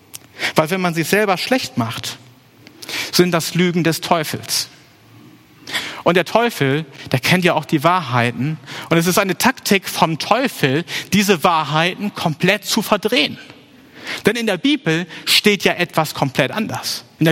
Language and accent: German; Papenburg, Lower Saxony, Germany; hier in Papenburg werden die ja gebaut, in meiner Heimat da teilweise.